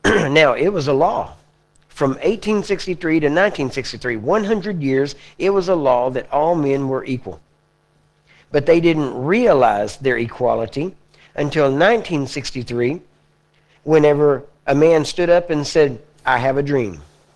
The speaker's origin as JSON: {"language": "English", "region": "the South", "country": "United States", "said": "Well, I'm from the South. So, now, we have a slightly different take on it."}